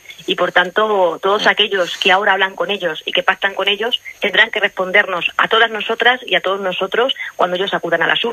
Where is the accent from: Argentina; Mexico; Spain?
Spain; a todos los castellano-manchegos y castellano-manchegas, en tanto que somos españoles y españolas, ¿no?